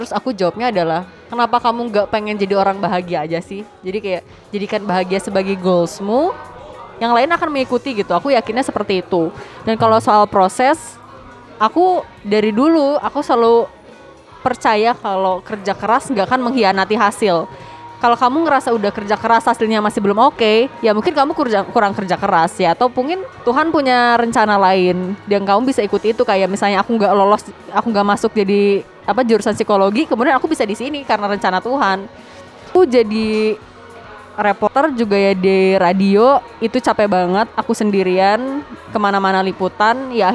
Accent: Bandung, West Java, Indonesia; now in Jakarta, Indonesia; Aku aja anaknya pindah dari Bandung. Orang Bandung kan sangat aku kamu ya. Aku pindah ke Jakarta, aku gak mau berubah jadi anak yang gue lo. Aku akan stick pada aku kamu.

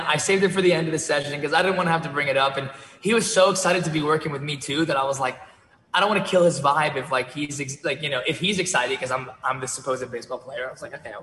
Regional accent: Florida, United States; And I'm from Florida.

